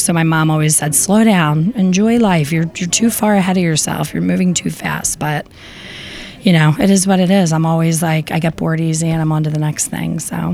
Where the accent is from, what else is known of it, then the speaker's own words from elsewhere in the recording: Philadelphia, Pennsylvania, United States; This is my hometown, Philadelphia. Philly, right? Born and raised.